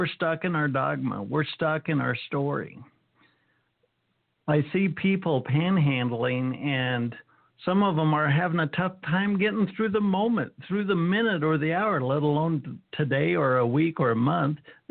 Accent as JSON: {"language": "English", "country": "United States", "tie": "born or raised there", "said": "yes, I was raised in America."}